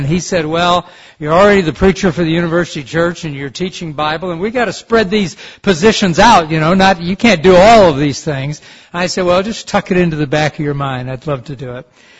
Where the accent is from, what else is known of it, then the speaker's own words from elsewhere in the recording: Detroit, Michigan, United States; also born or lived in Beamsville, Canada; sent to Great Lakes Christian High School in Beamsville, Ontario, Canada, which was 5 hours from my hometown in Detroit, Michigan.